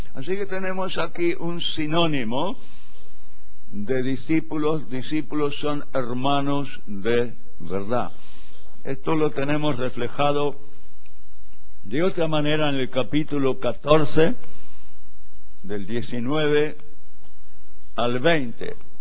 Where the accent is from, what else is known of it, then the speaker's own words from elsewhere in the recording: Buenos Aires, Argentina; born there; Yo nací en Buenos Aires, en la Argentina